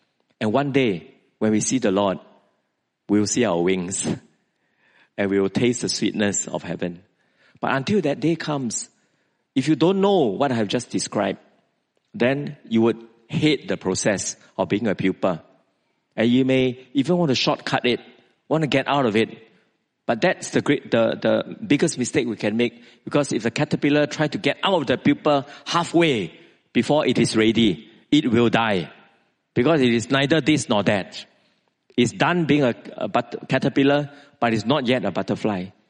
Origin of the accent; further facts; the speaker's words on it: Singapore; And many of them are Christians from Malaysia. And I'm a Christian from Singapore.